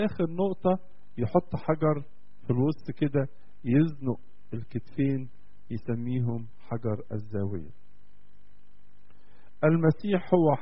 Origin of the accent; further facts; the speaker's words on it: Egypt; احنا عندنا في مصر